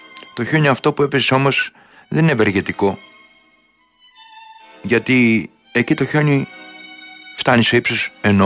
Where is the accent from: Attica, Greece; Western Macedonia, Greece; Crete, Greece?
Western Macedonia, Greece; Florina; also born or lived in Amyntaio; Είμαι βαθιά λυπημένος για όσα τραβάει η πατρίδα μου η Φλόρινα. Και λέω πατρίδα μου αν και γεννήθηκα στο Αμίντεο. Και εννοώ όλη τη γεωγραφική περιοχή που είναι το ακροτελεύτιο κομμάτι της Ελλάδας στα σύνορα με τη Βόρεια Μακεδονία και την Αλβανία.